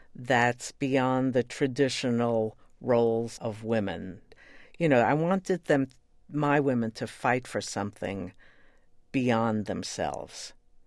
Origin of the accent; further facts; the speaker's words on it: Brooklyn, New York, United States; it was pointed out to me that growing up in Brooklyn, there wasn't much opportunity.